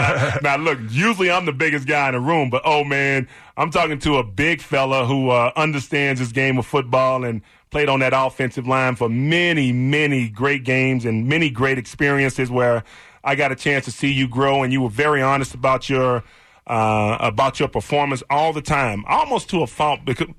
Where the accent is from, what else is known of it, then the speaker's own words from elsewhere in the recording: Houston, Texas, United States; now in Colorado, United States; Yeah, and I'm from Houston, and if the weather was unagreeable in Miami, it certainly was the same way in Houston. But here in Colorado